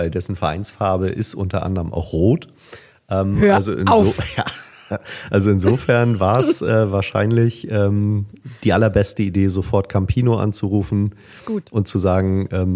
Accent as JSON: {"language": "German", "region": "Hamburg", "country": "Germany", "said": "Ich als Hamburger weiß natürlich, dass die Rothosen die Spieler des HSV hier aus Hamburg sind."}